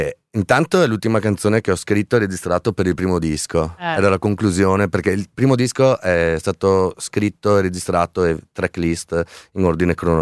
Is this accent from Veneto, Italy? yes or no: yes; Veneto, Italy; Italian is a second language; Sono veneto, quindi